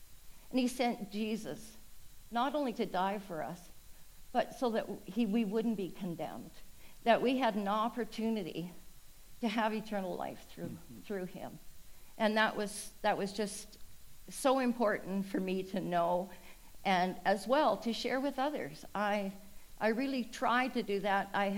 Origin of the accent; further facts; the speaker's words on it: Boston Bar, British Columbia, Canada; I grew up first off in Boston Bar, which is a very tiny community. We had an Anglican church.